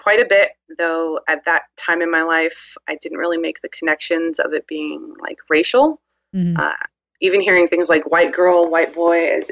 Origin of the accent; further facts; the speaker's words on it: California, United States; Yeah, I'm from the Bay Area, South Bay Area, California